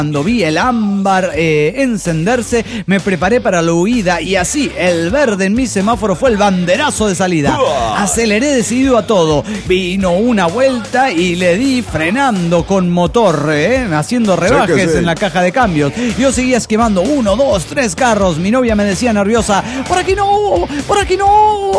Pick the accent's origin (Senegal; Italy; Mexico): Mexico; Monterrey, Nuevo León; de Monterrey, Nuevo León, México.